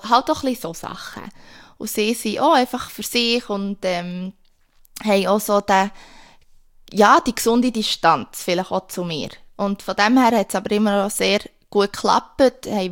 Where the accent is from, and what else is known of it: Switzerland